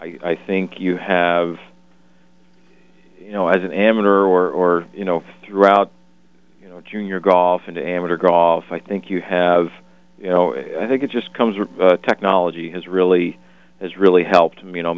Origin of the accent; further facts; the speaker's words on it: Coral Springs, Florida, United States; Yeah, being a grew up, born and raised in Coral Springs, Florida, right down near Fort Lauderdale, where you're at.